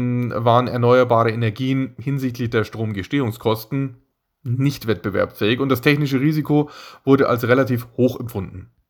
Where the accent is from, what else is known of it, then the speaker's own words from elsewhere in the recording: Bavaria, Germany; Ich komme aus dem Süden von München, wo die damals Isar-Amper-Werke Stromanlagen gebaut haben.